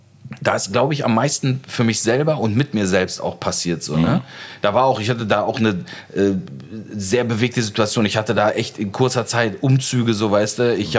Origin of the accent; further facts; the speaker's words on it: Turkey; also born or lived in Aachen, Germany; ich in der Türkei aufgewachsen bin und in Aachen